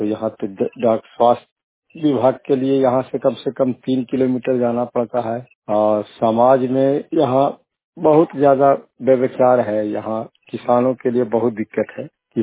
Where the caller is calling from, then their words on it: Sherpur, Bihar, India; ग्राम Sherpur post गलवाला Noorsarai से बात कर रहा हूँ।